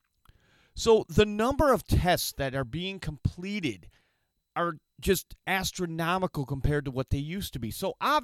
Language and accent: English; Michigan, United States; we're going to start by talking about my home state of Michigan.